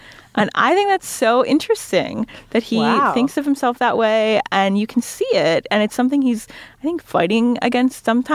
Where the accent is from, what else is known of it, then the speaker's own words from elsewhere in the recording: Midwest, United States; I'm from the Midwest, like Franzen.